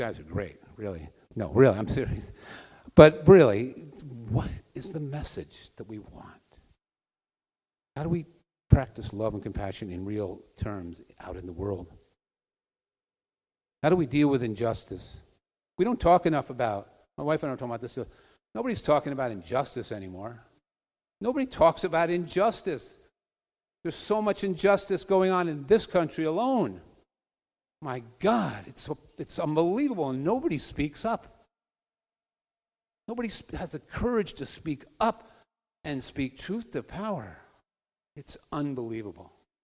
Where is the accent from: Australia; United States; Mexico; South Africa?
United States; One of the problems with America, and I'm an American, is this rugged individualism.